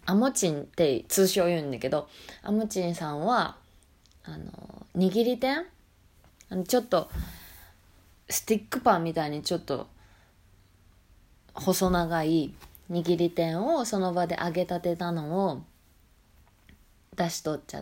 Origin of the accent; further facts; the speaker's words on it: Hiroshima, Japan; 広島出身の私は海といえば凪が普通じゃけさ、